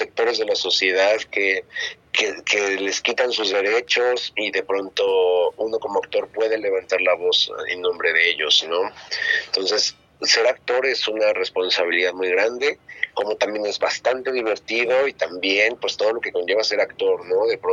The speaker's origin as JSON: {"language": "Spanish", "country": "Mexico", "said": "Soy una persona, soy mexicano, tengo 39 años"}